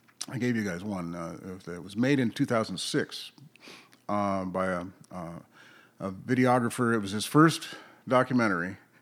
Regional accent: Alpine, United States; I was raised a Lutheran, born and raised in Alpine.

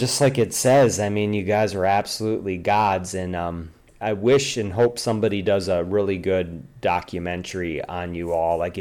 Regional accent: Milwaukee, Wisconsin, United States; the best is I can do being the amateur tool I am here from Milwaukee

